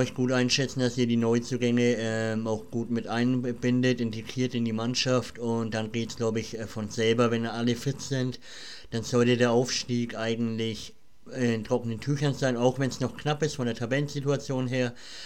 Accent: Bavaria, Germany; Ich glaube, so ist es bei uns Franken genauso. Kommst du einmal aus Franken, dann bist du Franke durch und durch und bist zufrieden, wo du herkommst.

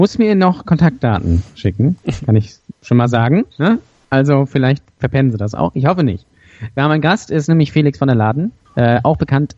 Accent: Lübeck, Schleswig-Holstein, Germany; kommt aus meiner Heimatstadt, kommt aus Lübeck

